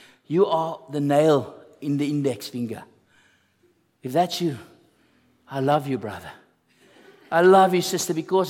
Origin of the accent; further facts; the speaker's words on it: South Africa; I remember when I was in America, when I studied there, and I always had the sense that as a South African, you're a little bit of an outcast.